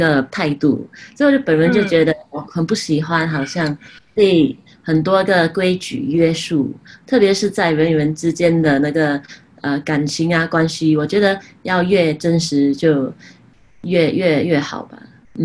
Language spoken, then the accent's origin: Chinese; Singapore; 然后我是来自新加坡的创作歌手